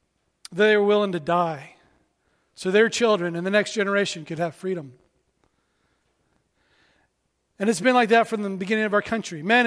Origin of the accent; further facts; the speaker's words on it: United States; Now, when I use the word liberty, especially as an American, it has a special place in our hearts